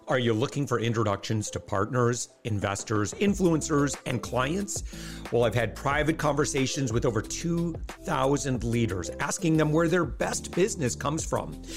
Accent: Michigan, United States; now in Orlando, United States; I'm originally from Michigan growing up. So, we'd go out there and it's funny living down here in Orlando.

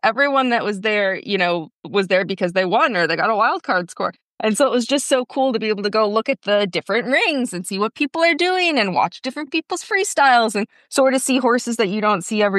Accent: Ohio, United States; I'm from Ohio, but I've never been to WEC in Ohio either.

